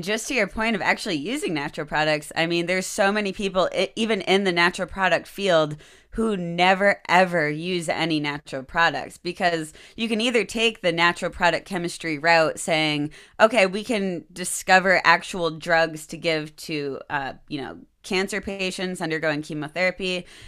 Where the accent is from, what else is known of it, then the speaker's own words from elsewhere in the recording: Maine, United States; When I was young, growing up in Maine, I would grab plants and fungi and extract them